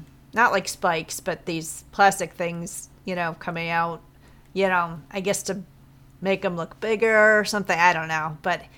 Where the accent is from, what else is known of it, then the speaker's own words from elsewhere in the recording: Libertyville, Illinois, United States; I grew up in Libertyville, and two of my sisters live there now with their families.